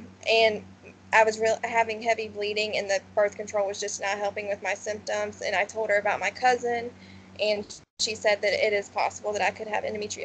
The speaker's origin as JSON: {"language": "English", "town": "Aiken", "region": "South Carolina", "country": "United States", "tie": "born or raised there", "said": "I'm from Aiken, South Carolina. I've lived here pretty much my whole entire life."}